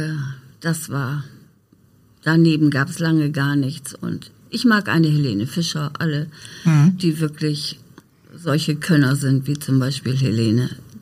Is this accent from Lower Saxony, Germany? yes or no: yes; Dangast, Lower Saxony, Germany; War schon meine Heimat als Jugendliche. Ich bin mit dem Fahrrad oft von Oldenburg nach Dangast gefahren.